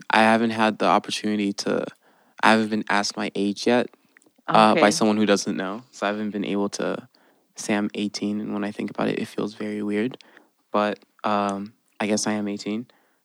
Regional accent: Republic of the Congo; Yeah, I grew up in the Republic of Congo. It was very hot. I really spent a lot of time outside.

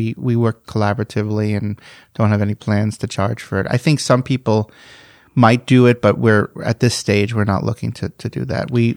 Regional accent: New York City, New York, United States; now in Minnesota, United States; So, I never thought growing up in Queens that I would be living in Minnesota.

